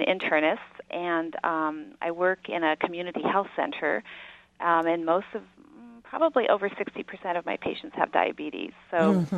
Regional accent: Hollister, California, United States; now in Salinas, United States; because I live in Salinas, California, and I grew up in Hollister, California, food was just always available.

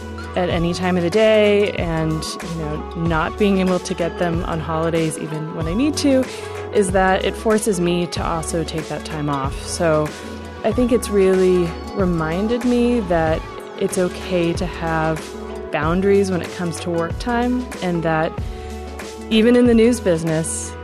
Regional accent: United States; now in Germany; I'm an American journalist, and I'm living in Germany. I've been here off and on since 2010.

